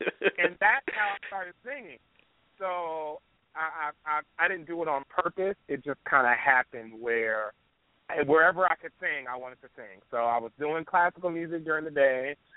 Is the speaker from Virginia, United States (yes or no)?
no; Compton, California, United States; It's interesting. I grew up in Compton. I'm a church kid.